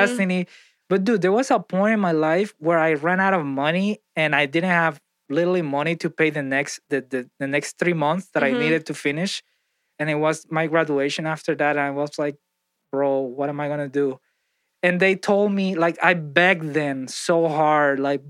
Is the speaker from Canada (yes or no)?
no; Venezuela; I come from Venezuela. I don't have money right now.